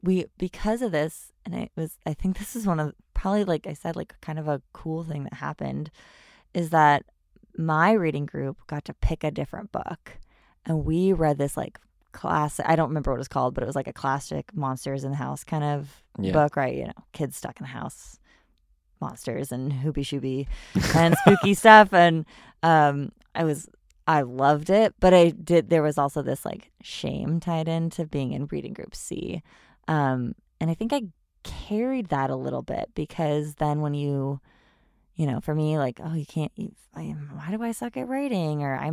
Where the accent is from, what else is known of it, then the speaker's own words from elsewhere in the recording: California, United States; I'm born and raised near San Francisco, and we drove down to San Diego.